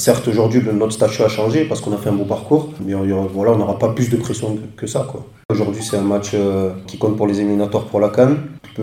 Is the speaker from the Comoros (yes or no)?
yes; Comoros; mais chez nous, aux Comores, les gens ils me voient grand, donc là-bas, aux Comores, on a toujours la pression.